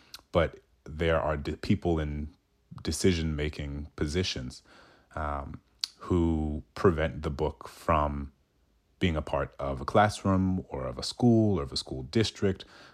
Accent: New Orleans, Louisiana, United States; because I grew up in New Orleans in the 90s

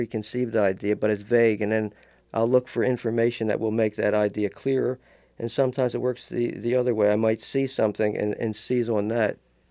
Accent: Philadelphia, Pennsylvania, United States; I grew up in North Philadelphia from then on until I was in art school.

